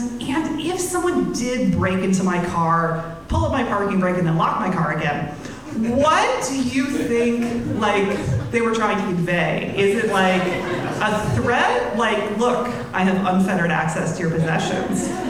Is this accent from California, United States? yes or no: no; Ohio, United States; And this is it, because I'm from Ohio. I only drive on flat lands.